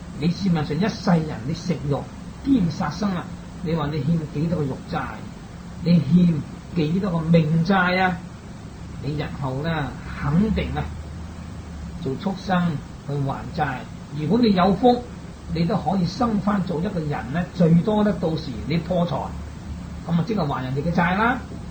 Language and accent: Cantonese; Guangdong, China; 我们广东人又是近海这些乡村